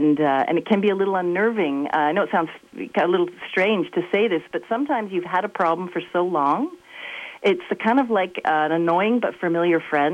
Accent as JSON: {"language": "English", "region": "Ontario", "country": "Canada", "said": "Well, I'm from Ontario, yep."}